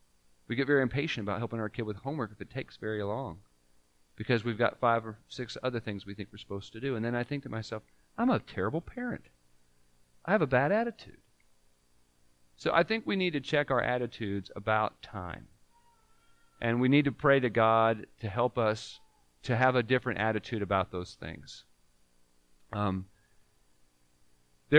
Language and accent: English; California, United States; When I was growing up in California, we didn't have big churches there, so we had a monthly singing.